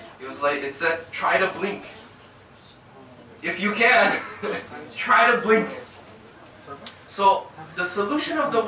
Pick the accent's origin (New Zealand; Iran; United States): Iran; I'm from Iran